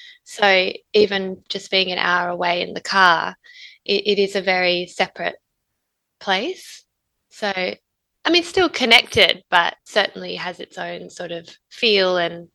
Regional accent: Perth, Western Australia, Australia; now in Geelong, Australia; I'm from Perth in Western Australia.

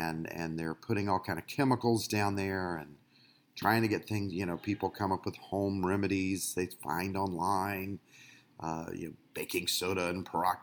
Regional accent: Clearwater, Florida, United States; So for those of you who have picked up on it, I'm from Clearwater, Florida.

